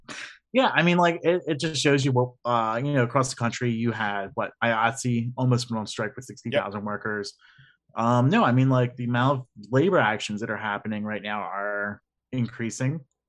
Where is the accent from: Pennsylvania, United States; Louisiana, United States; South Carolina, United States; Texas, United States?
Pennsylvania, United States; Philadelphia; I mean, I'm from Philly, so Philly's a labor town.